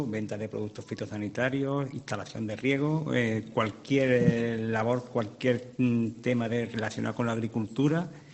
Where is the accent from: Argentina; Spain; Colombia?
Spain; Casariche, Andalusia; No, somos de Casariche.